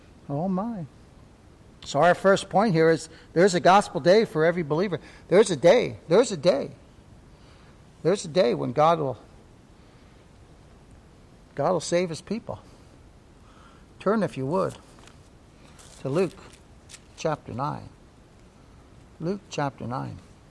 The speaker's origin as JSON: {"language": "English", "country": "Canada", "said": "You all are from the U.S. I'm from Canada."}